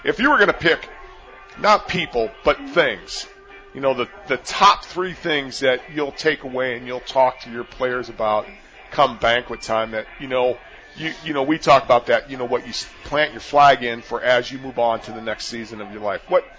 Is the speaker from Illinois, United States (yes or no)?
yes; Wheaton, Illinois, United States; growing up in Wheaton, you know, to go back home and to see you do it.